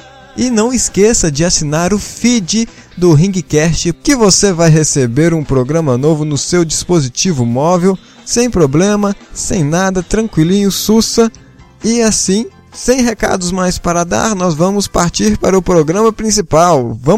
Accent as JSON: {"language": "Portuguese", "region": "Minas Gerais", "country": "Brazil", "said": "a nação mineira, como eu estou falando aqui da minha terra."}